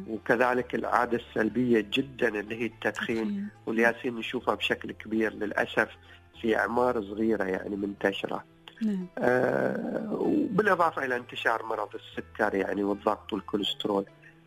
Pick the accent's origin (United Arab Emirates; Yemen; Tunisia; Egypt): United Arab Emirates; عندنا في الإمارات